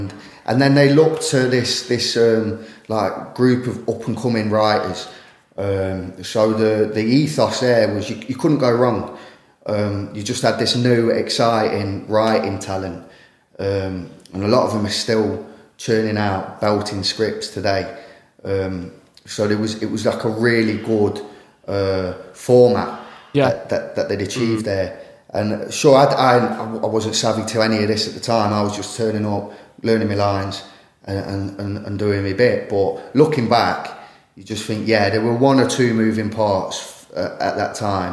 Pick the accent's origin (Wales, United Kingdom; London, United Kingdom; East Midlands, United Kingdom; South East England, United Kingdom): East Midlands, United Kingdom; Derby; A, stop sounding like I'm from Alveston, Derby, and B, just try and get into it so you're not feeling like you're doing an impression.